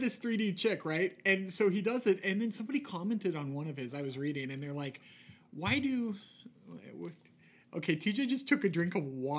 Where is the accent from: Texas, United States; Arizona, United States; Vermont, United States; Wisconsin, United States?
Arizona, United States; I mean, yeah. I grew up in Arizona, I know.